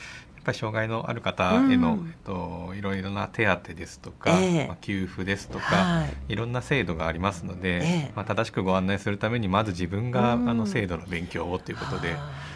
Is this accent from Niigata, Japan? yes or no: no; Owariasahi, Aichi, Japan; 私も尾張旭市で生まれて育ってずっと過ごしてますので